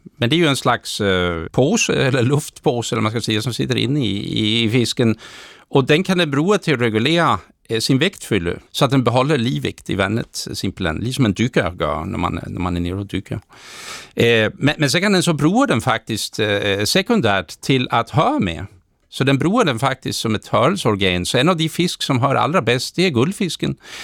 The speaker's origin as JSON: {"language": "Danish", "country": "Sweden", "second_language": "Danish", "moved": "yes", "lives_now": "Denmark", "said": "Jeg er jo fra Sverige, og jeg kom til Danmark, det er faktisk 30 år siden nu"}